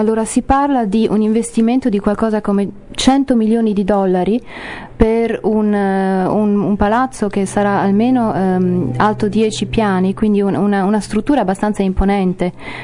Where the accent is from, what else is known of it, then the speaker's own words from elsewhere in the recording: United States; Italian is a second language; Io sono americana, mi trovavo lì a New York per trovare mia madre